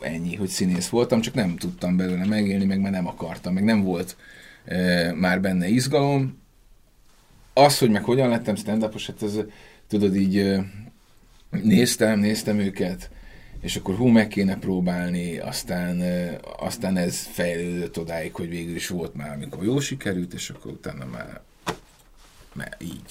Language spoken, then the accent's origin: Hungarian; Szabolcs-Szatmár-Bereg, Hungary; ezt Szabolcsban nőttem föl, ott láttam, hogy ahol nagyon kedvesen beszélnek, hozzák a töltött káposztát